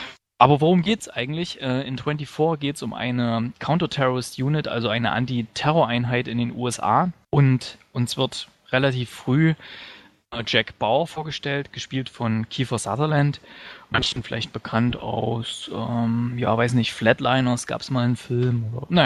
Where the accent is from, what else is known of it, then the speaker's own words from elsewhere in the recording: Gera, Thuringia, Germany; da gab es damals in meiner Heimatstadt Gera mal so eine Aktion im Kino